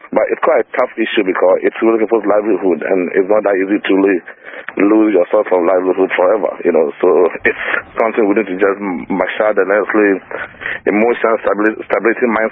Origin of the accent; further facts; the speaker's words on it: Ghana; But obviously, as a Ghanaian, I want to look at the issue from the perspective of engagement.